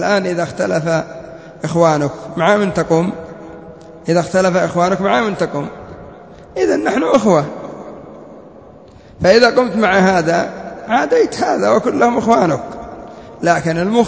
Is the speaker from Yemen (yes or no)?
yes; Yemen; نحن عندنا في اليمن شيخنا يحيى بن علي الحجوري يعتبر شيخنا جميعا